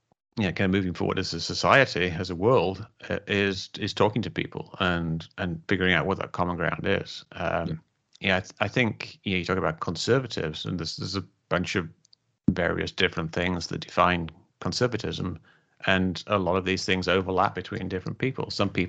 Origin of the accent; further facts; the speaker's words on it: United Kingdom; I'm from Britain